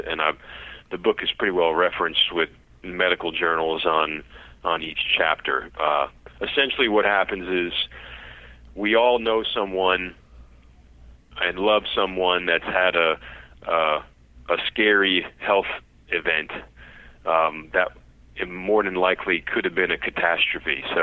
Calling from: Louisiana, United States; Louisiana.

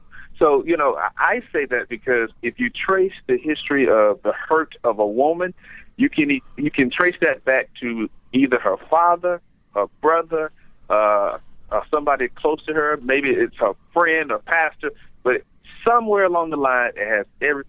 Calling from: Atlanta, Georgia, United States; I'm in Atlanta, Georgia today.

